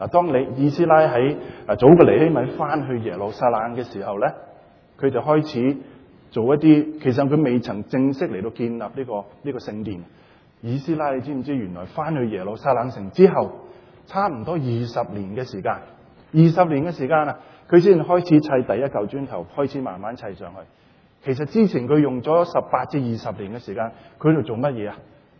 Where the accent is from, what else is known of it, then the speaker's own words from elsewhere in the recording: China; 好似我哋中国人咁传咗第一个噶嘛